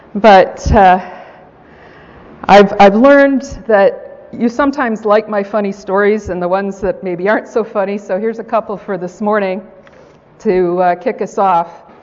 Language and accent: English; United States; For me, growing up in the United States, I learned the Declaration of Independence says